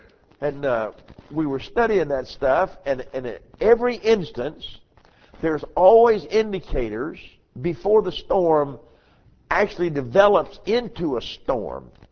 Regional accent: United States; I was born and raised over here on the Catawba River, and we had a couple of houseboats growing up.

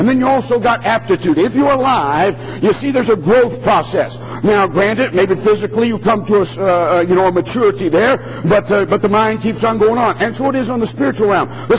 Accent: Detroit, Michigan, United States; born there; I was born in Detroit, Michigan, 1946.

